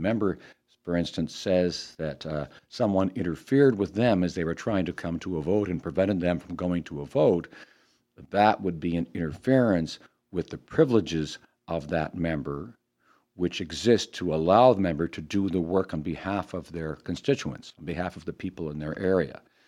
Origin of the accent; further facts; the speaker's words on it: Halifax, Nova Scotia, Canada; also born or lived in Windsor; I was born in Nova Scotia, in Windsor, Nova Scotia, but grew up mostly in Halifax and Bedford.